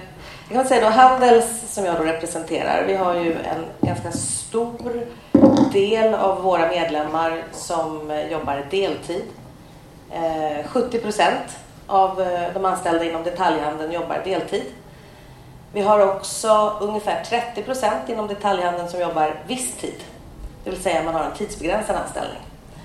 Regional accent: Värmdö, Stockholm County, Sweden; Men jag är född och uppväxt i Värmdö kommun

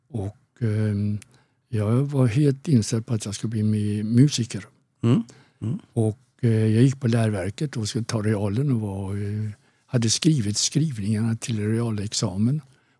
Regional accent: Skövde, Västra Götaland County, Sweden; Jo, jag föddes i Skövde som är i Västergötland.

